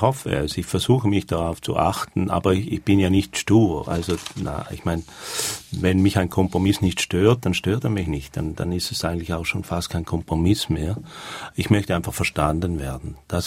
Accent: Switzerland

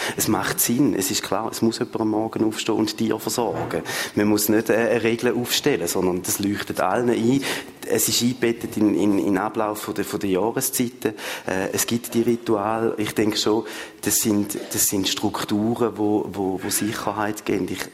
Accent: Thurgau, Switzerland; accent: Thurgau dialect; da werde ich sehr häufig angesprochen auf meinen Dialekt. Wird mir auch zu verstehen geben, dass jetzt der Thurgauer Dialekt jetzt nicht gerade der allerbeliebteste Dialekt ist bei den Bernerinnen und Berner.

